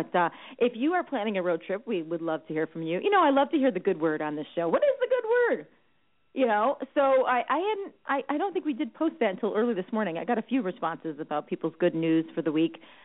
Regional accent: Chicago, Illinois, United States; We do in Chicago. We love that deep dish.

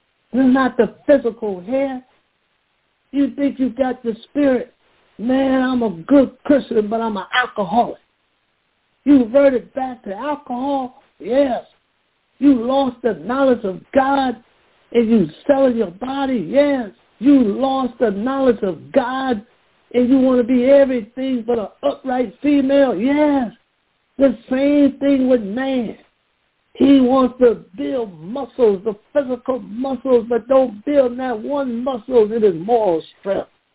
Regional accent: United States; Wow, brothers and sisters, I need an African from Africa to come to teach me. I'm American.

